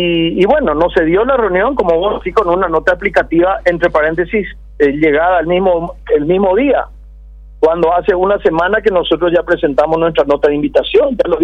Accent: Paraguay; ya lo hablo como ciudadano paraguayo

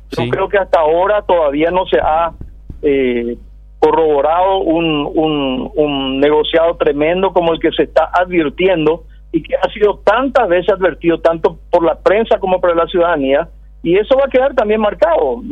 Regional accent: Paraguay; ya lo hablo como ciudadano paraguayo

